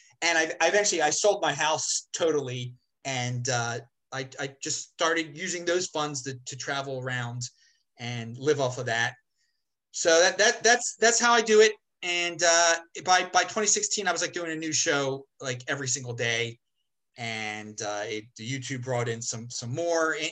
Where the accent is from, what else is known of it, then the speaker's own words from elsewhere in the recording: Baltimore, Maryland, United States; I also was involved in activities in my hometown of Baltimore City that were somewhat political